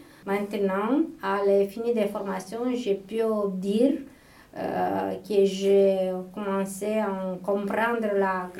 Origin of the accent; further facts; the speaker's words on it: Romania; French is a second language; moved away as an adult; now in France; je suis roumaine.